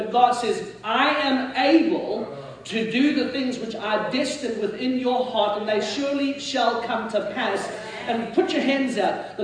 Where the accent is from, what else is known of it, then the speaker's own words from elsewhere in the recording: South Africa; also born or lived in Mauritius; now in Florida, United States; By the way, I grew up in South Africa, of course, as you heard. And also, I grew up on a little island off in the Indian Ocean called Mauritius.